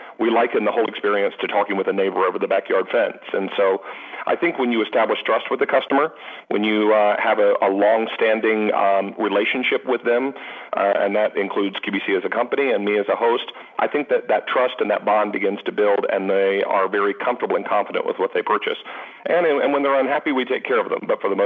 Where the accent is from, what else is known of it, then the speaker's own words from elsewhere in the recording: Charlotte, North Carolina, United States; I was, indeed. I graduated Independence High School.